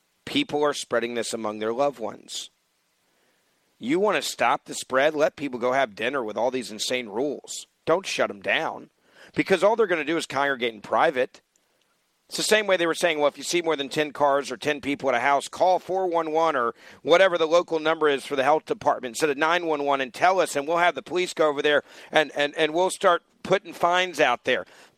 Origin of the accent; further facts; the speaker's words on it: Memphis, Tennessee, United States; That's how, quote, safe restaurant eating is in Memphis, Tennessee, my hometown.